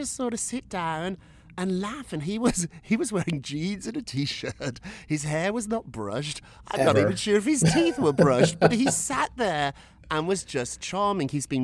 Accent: United Kingdom; Obviously, I'm a British guy. I grew up in Britain.

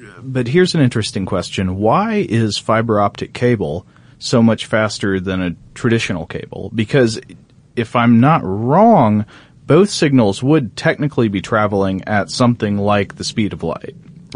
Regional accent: Chattanooga, Tennessee, United States; when I go home to my hometown of Chattanooga

